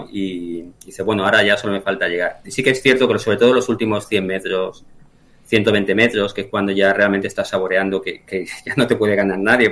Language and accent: Spanish; Barcelona, Catalonia, Spain; yo soy de Barcelona, vivo en el Prat, o vivía en el Prat, que está a 7 kilómetros